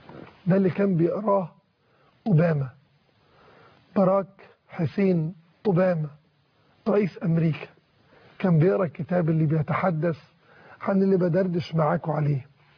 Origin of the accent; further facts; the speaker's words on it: Egypt; وعندنا في مصر 19 جامعة